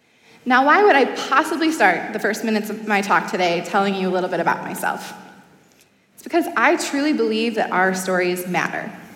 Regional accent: Rochester, Minnesota, United States; I grew up outside Rochester, Minnesota, in a small farm community on about 100 acres of land.

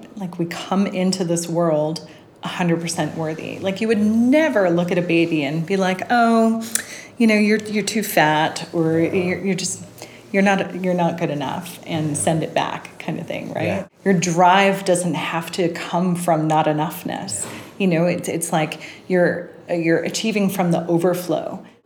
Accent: New York, United States; Well, so I grew up in New York, originally from the East Coast, lived most of my life there.

